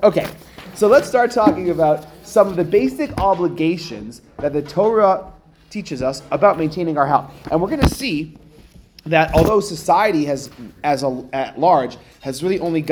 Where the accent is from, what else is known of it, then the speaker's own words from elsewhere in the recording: Edmonton, Alberta, Canada; I'm originally from Edmonton, Canada.